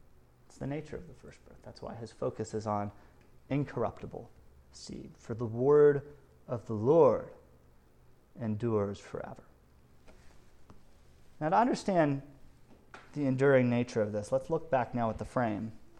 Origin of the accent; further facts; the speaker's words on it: Colorado, United States; Really, grass is not a thing here in East Tennessee. I grew up in Colorado